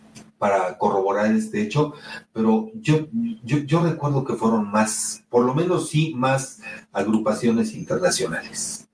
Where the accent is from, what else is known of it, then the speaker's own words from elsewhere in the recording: Huamantla, Tlaxcala, Mexico; al final de cuentas somos de Tlaxcala, digo, es parte de esa identidad también tlaxcalteca, pero como guamantleco